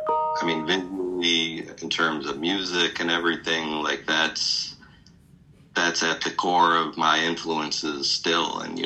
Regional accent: Rochester, New York, United States; now in Chicago, United States; So, I mean, I moved to Chicago in 1982 from Rochester, New York.

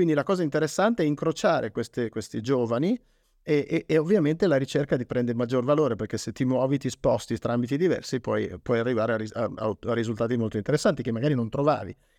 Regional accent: Turin, Piedmont, Italy; born there; now in Milan, Italy; Noi siamo nati a Torino, quindi siamo emigrati da Torino a Milano molto volentieri

